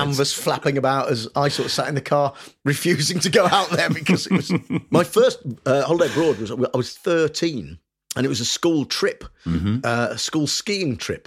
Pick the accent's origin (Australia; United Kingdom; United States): United Kingdom; Nuneaton, West Midlands; So I grew up in the Midlands, working class family. My dad was a builder, mum was a nurse.